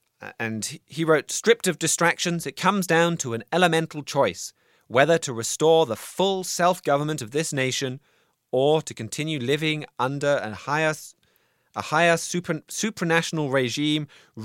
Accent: United Kingdom; As a Brit, I'd love to see my country take back control, govern itself.

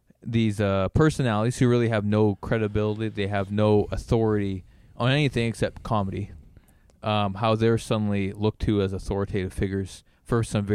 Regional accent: Canada; maybe I'm Canadian. I don't get American humor as much.

